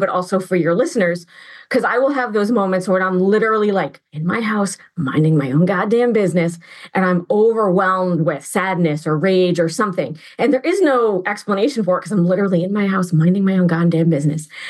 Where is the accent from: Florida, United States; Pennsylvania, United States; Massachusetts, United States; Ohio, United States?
Massachusetts, United States; born there; also born or lived in New Hampshire / Vermont; So I was born in Massachusetts and I spent most of my adult life in New Hampshire. And then like 3 years ago, I moved to Vermont.